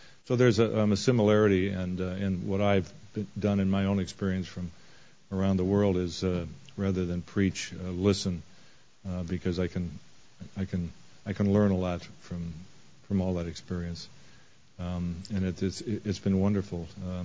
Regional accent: United States; they immediately realize that I'm American, I do not speak Norwegian, and they switch the meeting to English.

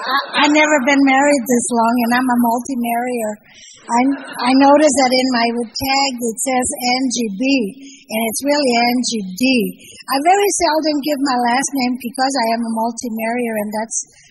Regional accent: California, United States; I'm a Mexican. I know you can't tell that much, but I was born and raised in a little barrio in Orange

